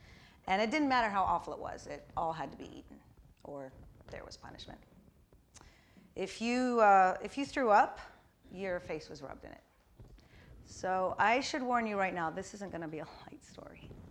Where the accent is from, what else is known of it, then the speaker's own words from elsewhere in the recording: United States; So, needless to say, no one was buying that I was from America.